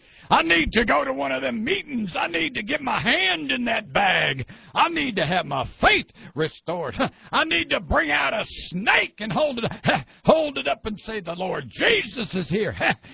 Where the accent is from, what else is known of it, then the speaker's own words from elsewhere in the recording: Ohio, United States; also born or lived in Chicago; now in Georgia, United States; I was brought up in Ohio. Still have family there. Lived in Chicago for about 4 years.